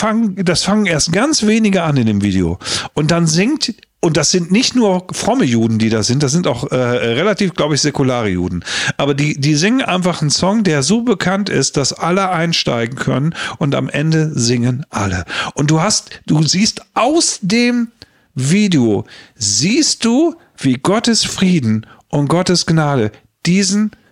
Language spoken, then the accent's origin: German; Germany; Eine Sache, ich habe einen Moment erlebt, wo wir als Deutsche auch so gefeiert haben und so geflasht haben.